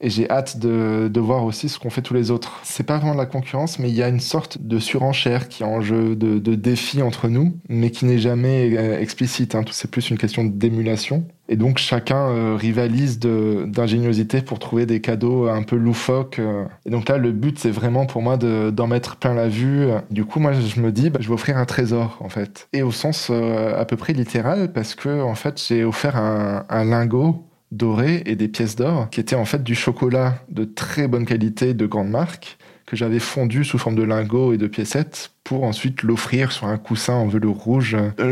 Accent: France; On vient des quatre coins de la France.

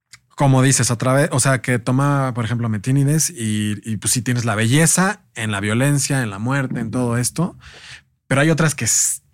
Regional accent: Mexico; Y creo que como mexicanos, este morbo. Hasta está en nosotros, ahí.

